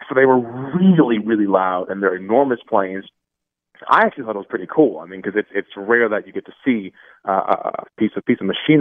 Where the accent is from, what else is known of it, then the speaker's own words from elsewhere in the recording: Minnesota, United States; I'm from Minnesota, so Target's a big deal in the Twin Cities, and I've always loved that company, and I always love going in there.